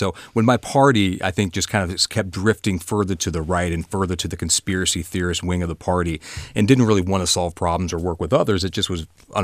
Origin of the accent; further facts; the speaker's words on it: Ohio, United States; I grew up in a rural community, Dark County, Ohio. It went 70% for Trump. So it's a very, very Republican area of the state.